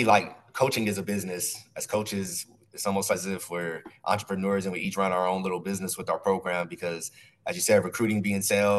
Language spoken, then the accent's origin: English; San Antonio, Texas, United States; So I grew up in San Antonio, Texas. And again, us being South Texas, soccer was always around.